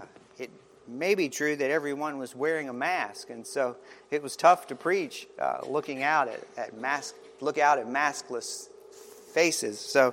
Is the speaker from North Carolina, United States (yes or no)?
yes; Graham, North Carolina, United States; Lori and I have been in a lot of different places, and I'll say, "Well, I'm from Graham." Most of the time, they'll look at us with a puzzled face, and so then Lori will chime in, "Well, it's near Burlington."